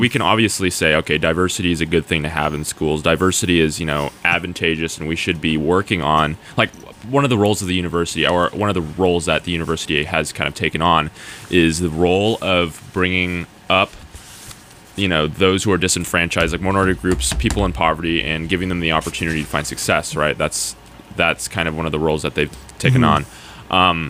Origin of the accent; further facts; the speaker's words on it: Oregon, United States; Yeah, that's something, in my home state, I'm, you know, when I just voted in the last election, and it's incredible in Oregon